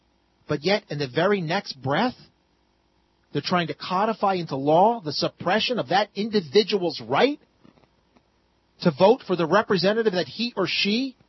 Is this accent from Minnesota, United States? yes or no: no; Pennsylvania, United States; And in my home state of Pennsylvania, they looked at the data and they saw that minorities tend to vote early voting.